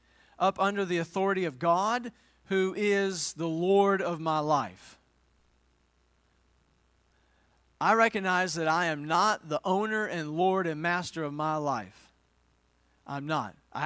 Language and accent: English; Tillman's Corner, Alabama, United States; So I grew up in Tillman's Corner, Alabama, which is on the south side of Mobile, down the Gulf Coast. So we would call that the Deep South.